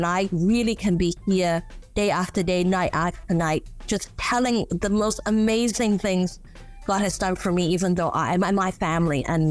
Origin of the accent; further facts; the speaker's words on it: Hong Kong; Let me go back to when I was growing up in Hong Kong.